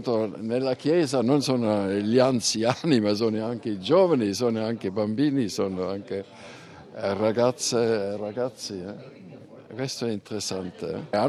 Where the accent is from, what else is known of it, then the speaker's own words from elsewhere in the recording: Switzerland; Io sono svizzero.